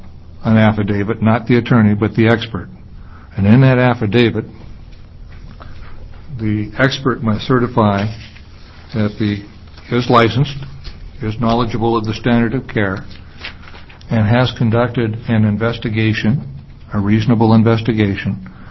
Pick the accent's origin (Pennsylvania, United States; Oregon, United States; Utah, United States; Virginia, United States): Oregon, United States; Portland; I'm an attorney from Portland